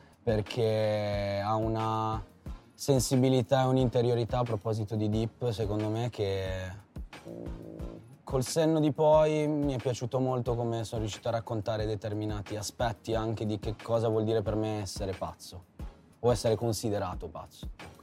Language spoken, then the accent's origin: Italian; Cogoleto, Liguria, Italy; io ero abituato a scendere da Sciarborasca a Cogoleto nel mio paesino, quei 4 km completo nel buio.